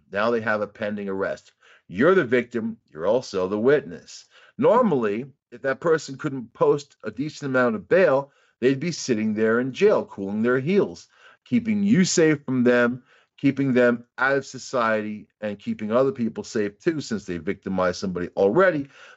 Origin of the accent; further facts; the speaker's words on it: Long Island, New York, United States; now in Upstate New York, United States; I come from Long Island originally, you know, and I live upstate New York.